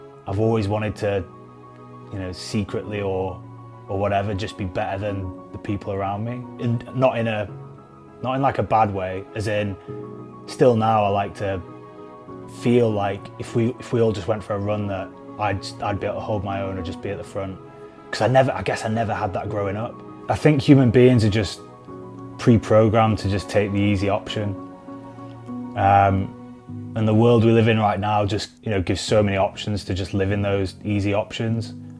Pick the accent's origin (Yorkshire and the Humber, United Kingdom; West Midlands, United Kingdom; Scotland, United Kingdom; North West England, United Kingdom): North West England, United Kingdom; Preston; I am ex-Special Forces, ex-SAS, and I come from Preston.